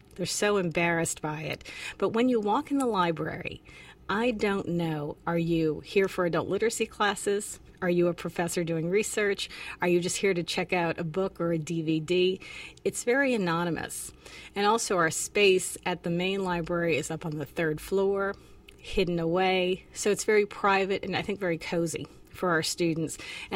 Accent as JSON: {"language": "English", "town": "Lower Plaquemines Parish", "region": "Louisiana", "country": "United States", "tie": "born or raised there", "said": "I grew up in Lower Plaquemines Parish, which is, if you know how the state of Louisiana is shaped, it's the toe in the tip of the boot."}